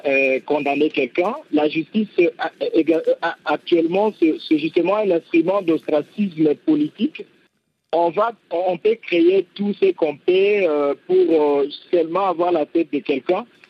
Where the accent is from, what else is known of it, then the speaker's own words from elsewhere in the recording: DR Congo; parce que chez nous, au Congo, la corruption est tolérée.